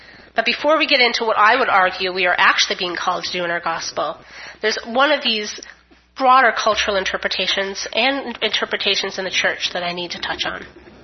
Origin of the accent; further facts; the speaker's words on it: Minnesota, United States; I grew up in Minnesota.